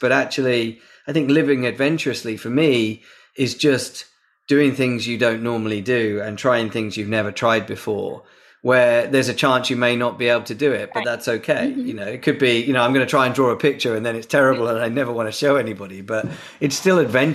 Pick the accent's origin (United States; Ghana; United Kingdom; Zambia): United Kingdom; I'm British.